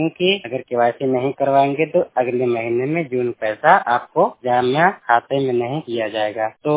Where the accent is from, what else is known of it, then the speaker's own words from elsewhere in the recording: Uttar Pradesh, India; फतेहपुर महाराजगंज जिला जौनपुर से।